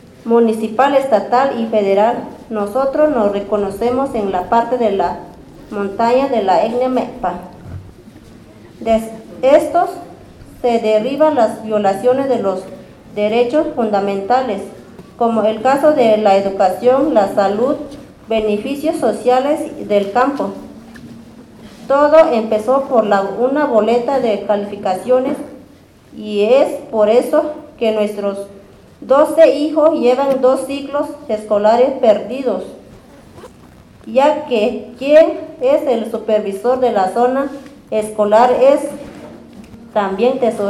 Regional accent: Ciénega del Sauce, Guerrero, Mexico; Mi comunidad es Ciénega del Sauce, pero vivo en una colonia, se llamaba Filo de Lutepec.

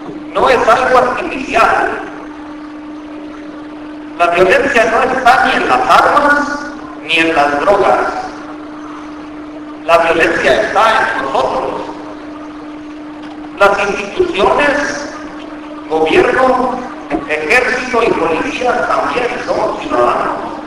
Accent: Chihuahua, Mexico; soy el noroeste de Chihuahua.

